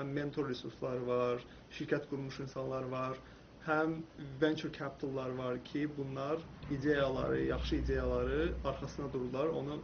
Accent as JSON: {"language": "Azerbaijani", "town": "Quba", "region": "Quba District", "country": "Azerbaijan", "tie": "born or raised there", "said": "Qubada oxumuşam, böyümüşəm. Qubada məktəbi Türk liseyini bitirmişəm."}